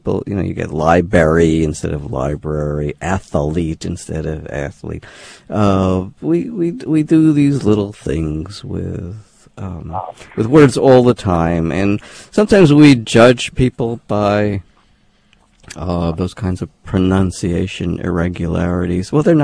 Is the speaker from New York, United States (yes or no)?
yes; New York City, New York, United States; I grew up in New York City, and I suppose it's because New Yorkers tend to not pronounce R's a lot of the time in certain kinds of situations.